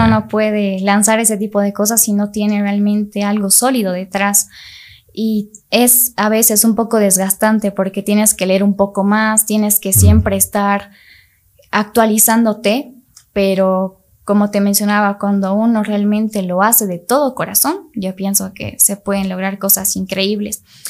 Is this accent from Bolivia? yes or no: yes; Bolivia; soy de Bolivia